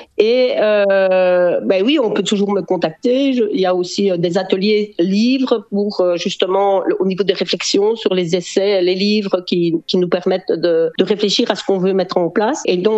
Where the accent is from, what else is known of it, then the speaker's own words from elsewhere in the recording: Belgium; accent: Belgian; now in Hanover, Germany; Moi, je suis belge, je suis arrivée à Hanovre il y a juste un an.